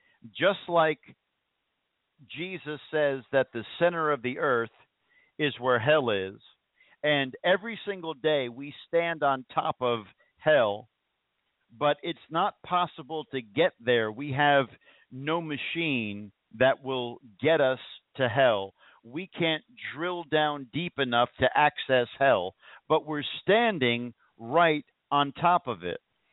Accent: New Jersey, United States; well, I'm from New Jersey, the greatest country on earth, New Jersey. And yes, I am a Yankee.

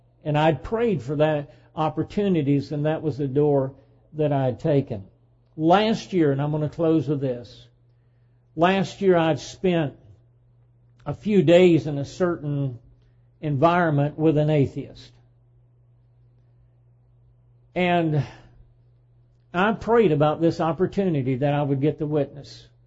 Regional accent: Alabama, United States; When I lived in central Alabama, I even went on the radio in my hometown.

